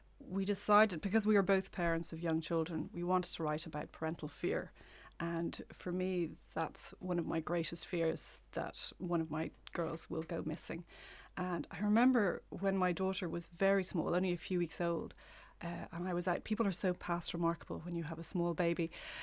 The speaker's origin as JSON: {"language": "English", "town": "Rathfarnham", "region": "Leinster", "country": "Ireland", "tie": "born or raised there", "said": "I grew up in Rathfarnham"}